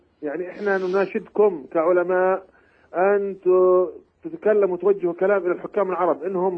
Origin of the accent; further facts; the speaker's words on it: Gaza, Gaza Strip, Palestine; عندنا في غزة يا شيخ. وشيء مؤلم أن الصحابة اللي إحنا كأهل فلسطين